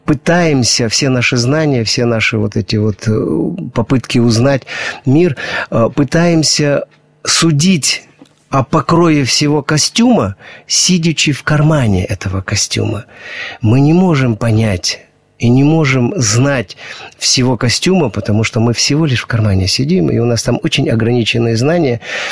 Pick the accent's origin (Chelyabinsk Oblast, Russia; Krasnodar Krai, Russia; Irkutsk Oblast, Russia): Chelyabinsk Oblast, Russia; born there; я родился очень близко, в Челябинской области. То есть это мой регион.